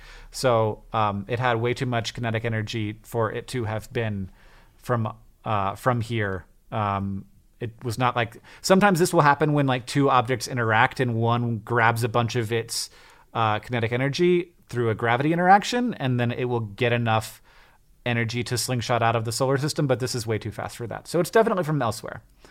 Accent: Florida, United States; I grew up in Florida where and out here in Montana, like, Montana is a Spanish word.

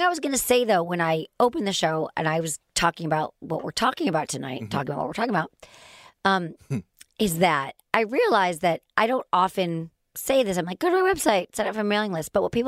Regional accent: Michigan, United States; accent: Michigan; That is my Michigan accent.

